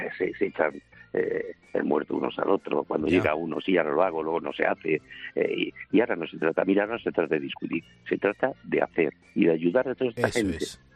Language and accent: Spanish; Puertollano, Castilla-La Mancha, Spain; yo soy de Puerto Llano, soy de La Mancha, hace yo muchísimos años